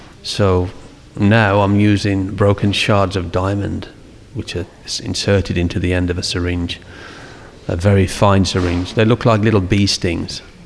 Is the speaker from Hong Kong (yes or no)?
no; England, United Kingdom; born there; I was born in England